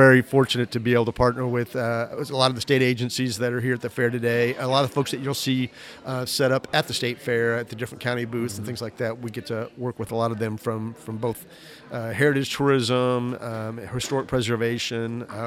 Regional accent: Evansville, Indiana, United States; you know, I told you earlier, I grew up in Evansville, Indiana

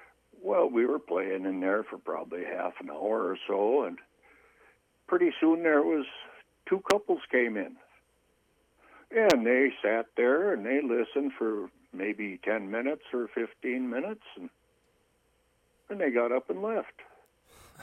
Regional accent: St. Cloud, Minnesota, United States; Well, I was born and raised around St. Cloud

